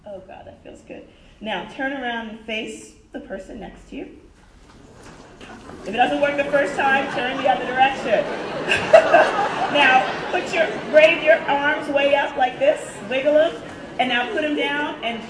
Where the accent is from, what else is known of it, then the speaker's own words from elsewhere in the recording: New York City, New York, United States; You know, and I'm from the South Bronx, it's one of the poorest congressional districts in the country, in my country